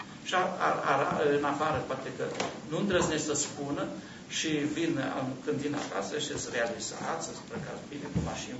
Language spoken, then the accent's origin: Romanian; Romania; ca și creștin, ca și român, ca și creștin, ortodox, născut, trăscuți, uite, până la vârsta asta, în țara asta